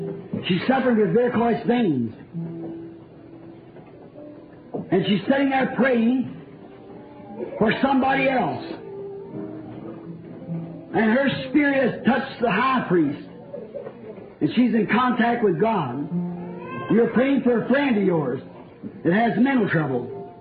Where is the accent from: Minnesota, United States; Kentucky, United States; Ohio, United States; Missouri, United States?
Kentucky, United States; Burksville; I'm from Burksville, Kentucky.